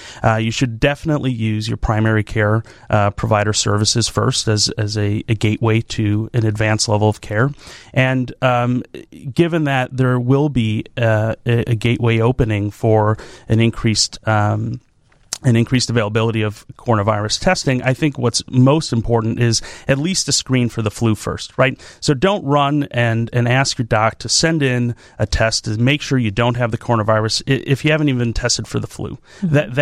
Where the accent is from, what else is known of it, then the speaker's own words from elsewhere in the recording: Oak Lawn, Illinois, United States; Yeah, I'm a Southside guy, born and raised in Oak Lawn